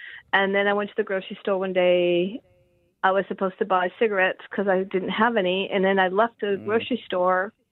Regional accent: United States; because I'm from the States.

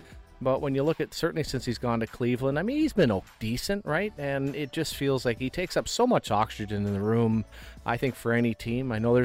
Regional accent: Canada; I guess I'll say this as a Canadian

